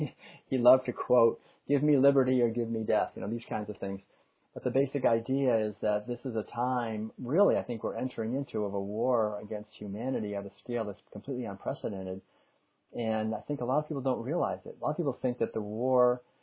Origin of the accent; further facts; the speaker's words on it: Concord, Massachusetts, United States; I remember, you know, where I grew up in Concord, Massachusetts, the Revolutionary War was still very much alive.